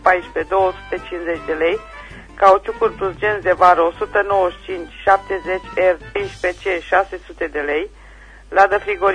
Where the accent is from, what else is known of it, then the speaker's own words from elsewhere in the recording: Măureni, Caraș-Severin, Romania; de la Măureni